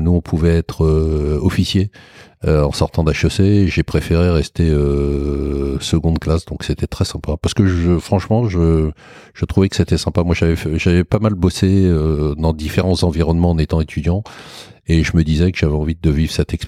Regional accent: Paris, Île-de-France, France; J'ai eu plusieurs vies, moi je suis parisien, je suis banlieusard

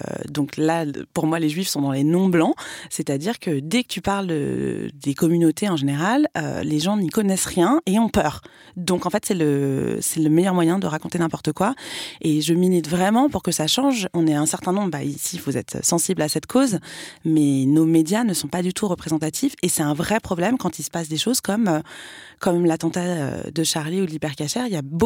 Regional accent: France; j'appartiens à la génération qui a grandi dans une forme de vivre ensemble, où c'était pas un sujet, et on est français avant tout

